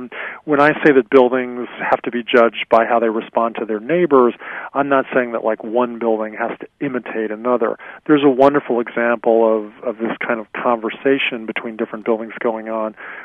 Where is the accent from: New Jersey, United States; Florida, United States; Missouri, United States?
New Jersey, United States; because I grew up in New Jersey and went to the beach all the time as a kid.